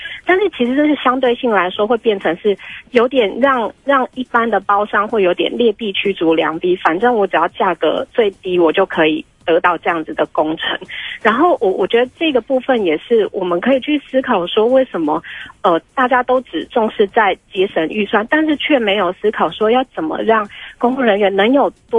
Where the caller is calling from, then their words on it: Tainan, Taiwan; 我打来自台南。